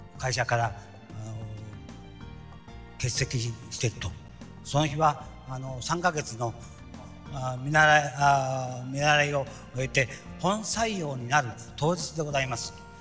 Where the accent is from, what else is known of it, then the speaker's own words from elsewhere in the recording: Hamada, Shimane, Japan; moved away as an adult; now in Hiroshima, Japan; 名古屋の岡崎の方にある学校に入らせていただいて、卒業後地元島根の浜田の自動車会社に勤務しておりましたが、どうしても都会に出たいということで、母親が近くの広島なら許すという形で、広島の方に見て、来らせていただいたわけですけど